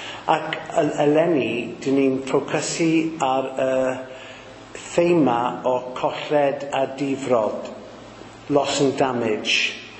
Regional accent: Caerleon, Wales, United Kingdom; also born or lived in Bassaleg; fod dwi'n dod o Risga neu Roger Stone yn lle o Cas Newydd, ond ces i fy magu o ddifri yng Nghaleon tan o'n i'n 8 oed, ac wedyn symudon ni i fyw yn Beisleg, a Bois Beisleg, lle es i ysgol.

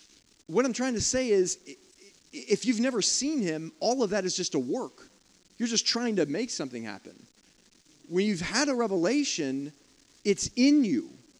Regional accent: South Africa; I guess Americans don't say sorted. Where I'm not sorted. I'm sorted. I'm being a South African again. Sometimes it comes out.

